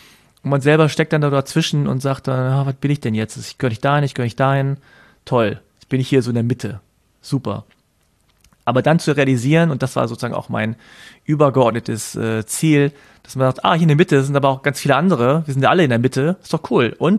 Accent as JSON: {"language": "German", "country": "South Korea", "said": "dann hieß es ja, wo kommst du denn her? Da habe ich gesagt, aus Korea."}